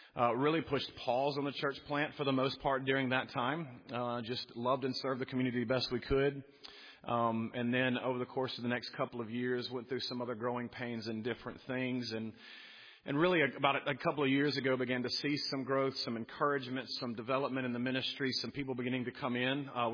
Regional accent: Hattiesburg, Mississippi, United States; Most of y'all know my wife grew up here, Emily. I grew up in Hattiesburg. We both went to William Carey.

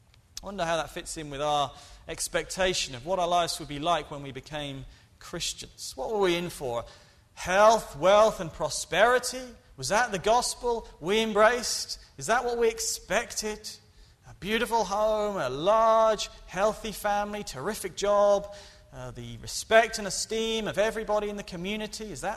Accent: England, United Kingdom; I'm from England

